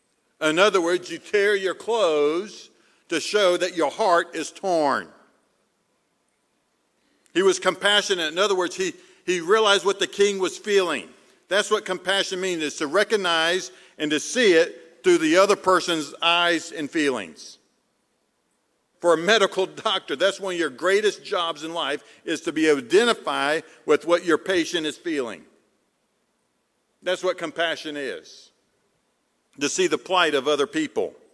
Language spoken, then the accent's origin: English; Boone, North Carolina, United States; I grew up in Boone, North Carolina. I was child labor for my father. Still am. And we grew up in Boone